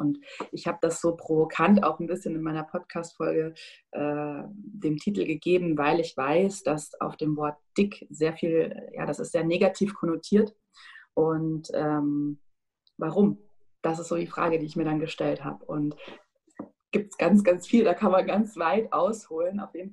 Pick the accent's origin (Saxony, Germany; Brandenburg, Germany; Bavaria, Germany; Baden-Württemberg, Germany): Bavaria, Germany; Munich; moved away as an adult; now in Berlin, Germany; Ich bin 30 Jahre alt. Ich komme ursprünglich aus München, bin vor kurzem nach Berlin gezogen